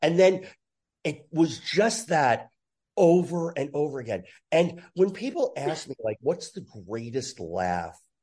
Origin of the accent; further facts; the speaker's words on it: New Jersey, United States; I grew up in Jersey. We take this 4-hour ride to see the grandparents in Pennsylvania.